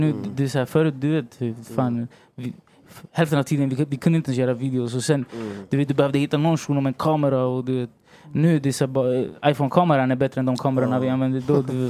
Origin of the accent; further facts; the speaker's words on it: Rinkeby, Stockholm County, Sweden; jag är chilenare, jag bor i Sverige och jag är från Rinkeby.